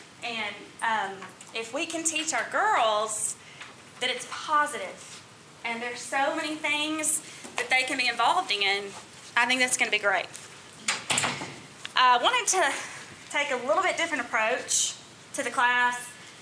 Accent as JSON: {"language": "English", "town": "Columbia", "region": "Tennessee", "country": "United States", "tie": "born or raised there", "said": "I grew up in Columbia, Tennessee, and I came to school here at Fried Hardeman"}